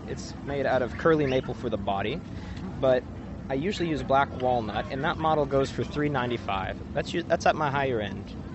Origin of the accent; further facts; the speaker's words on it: North Carolina, United States; I'm from North Carolina